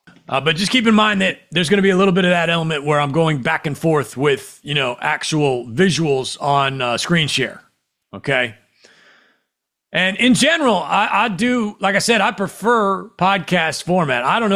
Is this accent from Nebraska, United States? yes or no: yes; Nebraska, United States; I'm from Nebraska, which is right next door. I literally grew up 5 minutes from Iowa